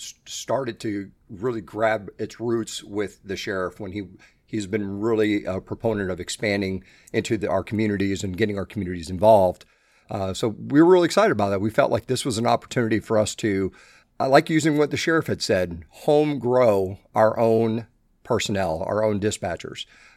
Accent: Florida, United States; now in Naples, United States; that's what I did when I grew up on the East Coast in Broward County.

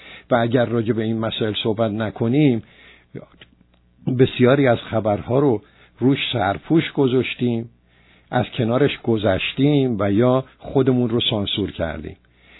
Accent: Iran; نه، من یک ایرانی هستم، دلم به خاطر مملکتم میتپه،

